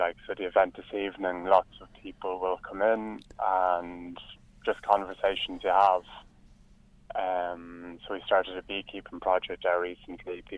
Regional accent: Leinster, Ireland; I'm from County Meath

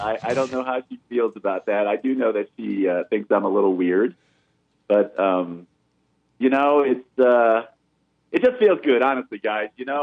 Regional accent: Ohio, United States; I mean, I grew up in Ohio, you know, just south of you guys, at a time when gay didn't exist.

